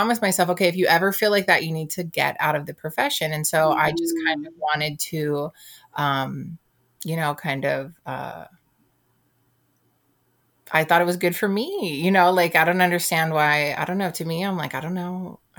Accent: Philadelphia, Pennsylvania, United States; I grew up in Philadelphia.

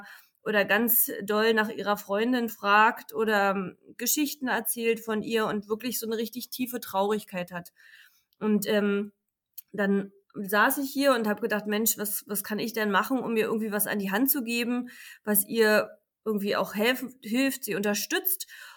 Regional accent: Kyritz, Brandenburg, Germany; Also ich war ja ursprünglich, bin ich ja aus Küritz an der Knatter

